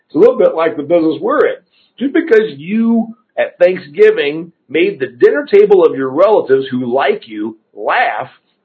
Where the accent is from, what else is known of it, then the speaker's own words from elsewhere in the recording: Indiana, United States; I'm going back to my home state of Indiana.